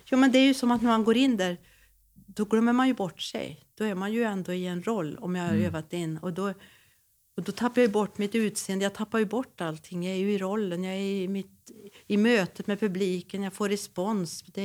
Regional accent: Hagfors, Värmland, Sweden; hon från Mungfors och jag från Hagfors. Och är uppväxta med jantelagen.

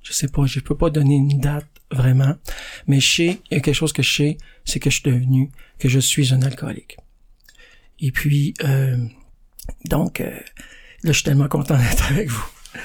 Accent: Boucherville, Quebec, Canada; born there; Moi, je suis né à Boucherville. Je suis le dernier de 4 gars.

